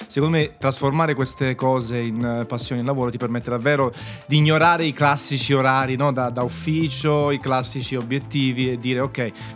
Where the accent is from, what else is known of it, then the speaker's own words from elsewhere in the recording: Naples, Campania, Italy; visto che sono napoletano, un po' questo è un cliché proprio, è un luogo comune